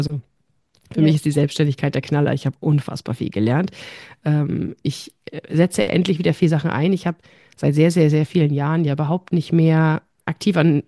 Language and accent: German; Bavaria, Germany; now in Münster, Germany; Wir kommen beide aus Franken und sind beide nach Münster gezogen.